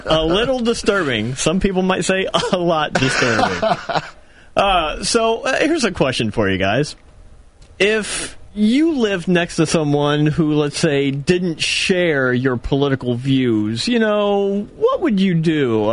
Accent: Indiana, United States; as we're going to my home state of Indiana, I have to shake my head at this.

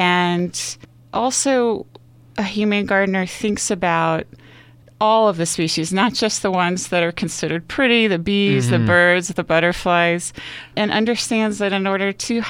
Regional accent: Bowie, Maryland, United States; And I kind of grew up with nature. I grew up in Bowie.

